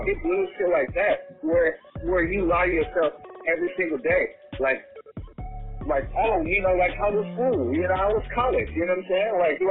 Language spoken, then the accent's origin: English; Oakland, California, United States; We grew up in Oakland, and so, like, you can expect that if you go to a house party